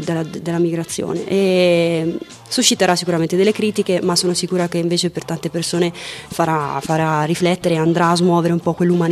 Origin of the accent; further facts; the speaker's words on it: Tuscany, Italy; Sai, noi toscanacci siamo tutti un po' pazzi